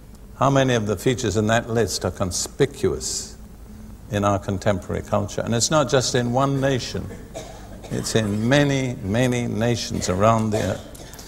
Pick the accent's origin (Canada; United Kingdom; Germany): United Kingdom; I grew up in Britain between the two world wars.